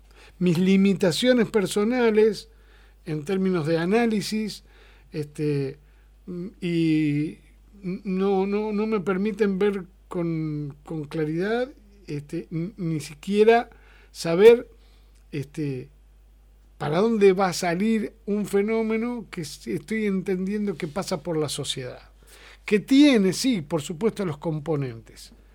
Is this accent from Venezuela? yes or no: no; Argentina; otras que nos han tocado vivir como argentinos en otros tiempos